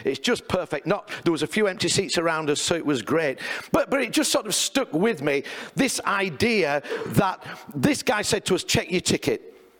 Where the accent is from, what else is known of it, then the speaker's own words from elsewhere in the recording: England, United Kingdom; You know, being an Englishman, Premier League, you're waiting for a burger and you get a croissant.